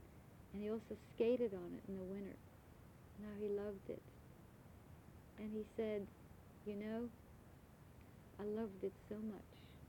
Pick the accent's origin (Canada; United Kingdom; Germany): Germany; moved away; they knew by my parents' appearance for sure that I came from Germany. And I told them I was